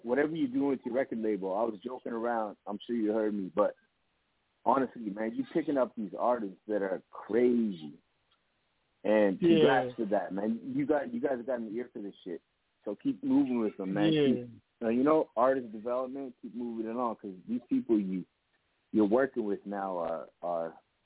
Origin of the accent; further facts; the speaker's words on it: Las Vegas, Nevada, United States; Oh, you in Vegas? That's my hometown, man.